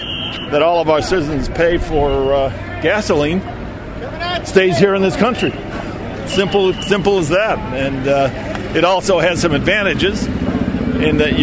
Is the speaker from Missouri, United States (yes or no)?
no; Illinois, United States; I grew up in Illinois, and so I identify with what goes on here.